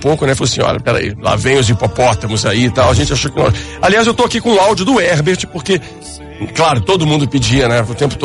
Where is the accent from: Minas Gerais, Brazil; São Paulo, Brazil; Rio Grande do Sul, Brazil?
Minas Gerais, Brazil; Eu que sou mineiro.